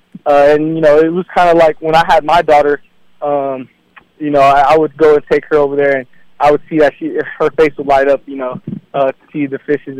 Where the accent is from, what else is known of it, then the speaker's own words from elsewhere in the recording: Hawaii, United States; I mean, I am Hawaiian. I grew up out here. My dad was born on the Big Island out there.